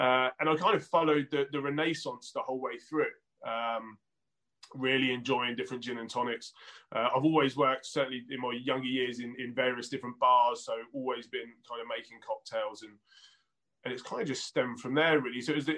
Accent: South East England, United Kingdom; So I grew up on the South Coast. I live near Southampton in the New Forest.

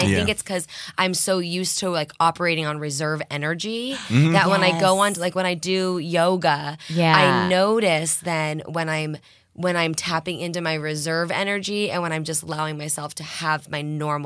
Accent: Orange County, California, United States; And I grew up going to Not Scary Farm, you know, born and raised in Orange County.

